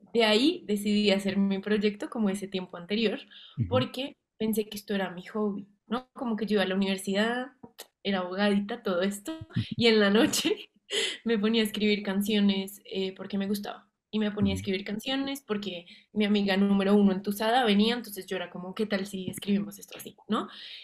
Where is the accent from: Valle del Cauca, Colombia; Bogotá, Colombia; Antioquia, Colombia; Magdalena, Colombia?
Bogotá, Colombia; el pop, que es con lo que crecí en Bogotá y a mi edad